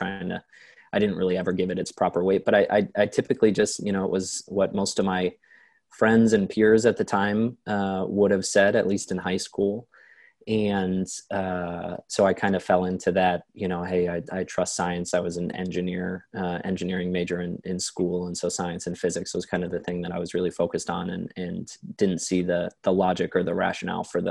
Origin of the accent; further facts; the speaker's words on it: Ohio, United States; But so I was raised in Ohio. I was raised Catholic by my saint of a mother